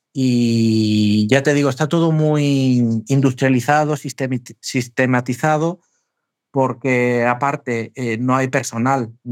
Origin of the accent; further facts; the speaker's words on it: Catalonia, Spain; Como buen catalán, pagar impuestos no me gusta mucho